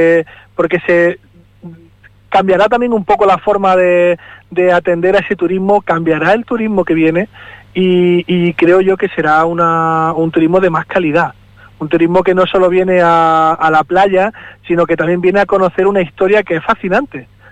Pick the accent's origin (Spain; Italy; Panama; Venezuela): Spain; Andalusia; la mayoría de comunidades autónomas, yo vengo de Andalucía